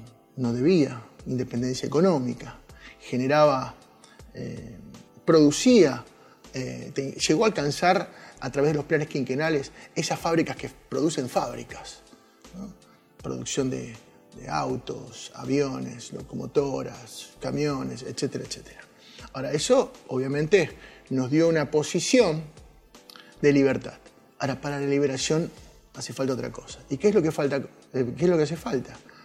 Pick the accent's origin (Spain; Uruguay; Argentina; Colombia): Argentina; nosotros, como argentinos, nos deja en una muy, pero muy mala posición.